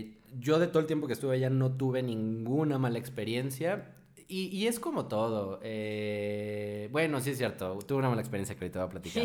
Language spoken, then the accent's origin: Spanish; Mexico; Y yo, pues como buen mexicano, dije, no, hombre